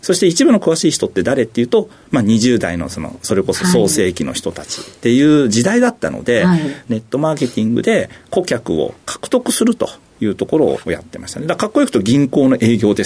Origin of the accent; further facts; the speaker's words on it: Mishima, Shizuoka, Japan; 静岡県の三島市というところでございます。